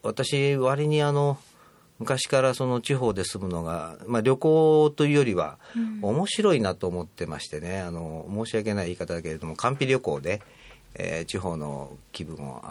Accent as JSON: {"language": "Japanese", "region": "Osaka", "country": "Japan", "said": "大阪の出身ですけれども、NHK の記者としては大分と岡山と、それから、まあ、福岡はつい最近、まあ、放送部長で行ってたんですけれども、まあ、そこと今回4つ目の静岡というところ"}